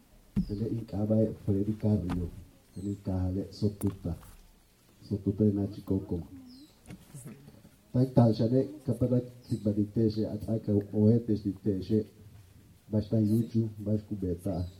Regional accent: Yucatán, Mexico; Yo soy de Soputa

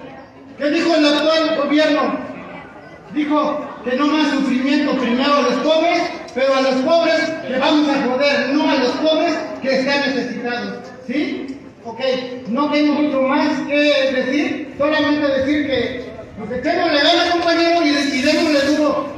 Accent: Santiago Mezquititlán, Querétaro, Mexico; Vengo del estado de Querétaro, de Santiago Mezquititlán.

